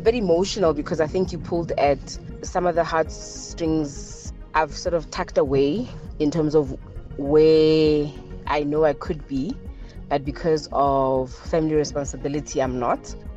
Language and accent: English; South Africa; I'm from South Africa.